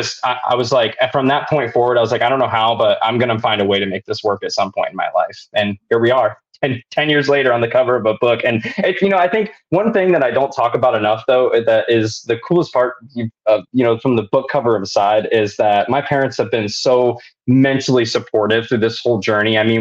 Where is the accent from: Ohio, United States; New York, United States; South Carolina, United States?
Ohio, United States; Marysville; hit my hometown of Marysville, Ohio.